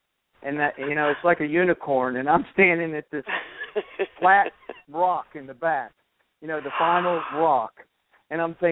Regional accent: West Virginia, United States; I grew up near the University of West Virginia, which is just right on the Mason-Dixon line.

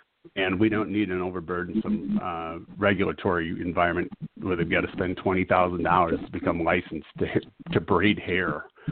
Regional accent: St. Paul, Minnesota, United States; I was born and raised in St. Paul. I'm a frog pounder for anybody who knows where that is, just west of the Capitol.

